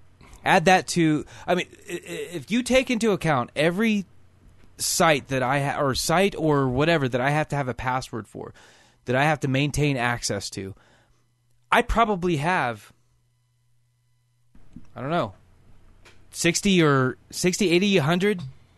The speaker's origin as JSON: {"language": "English", "town": "Oxford", "region": "Indiana", "country": "United States", "tie": "born or raised there", "said": "growing up in Oxford, Indiana, 1984 is when it came out."}